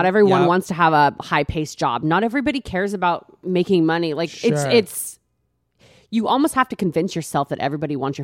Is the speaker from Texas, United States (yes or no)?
yes; Texas, United States; I'm from Texas. Texas, kind of all over.